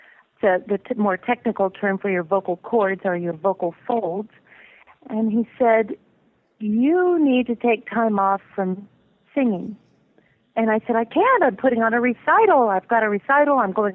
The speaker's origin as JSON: {"language": "English", "region": "Ohio", "country": "United States", "tie": "born or raised there", "said": "So I grew up in Ohio with a wonderful, you know, my mother is very European in her speech and her mannerisms and polite, you know, table manners and everything."}